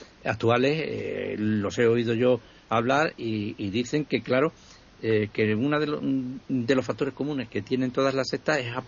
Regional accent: Mérida, Extremadura, Spain; now in Badajoz, Spain; yo recuerdo llegar a mi pueblo, que han llegado las misiones, ¿no? Mi pueblo es Mérida, ¿no?

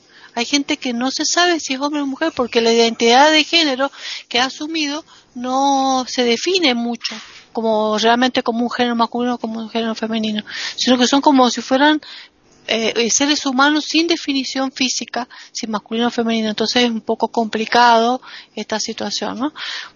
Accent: Argentina; Bueno, en mi país las cosas cambiaron muchísimo desde que hace 10 años se aceptó el matrimonio igualitario como ley. Entonces, acá desde el año 2010 en la Argentina

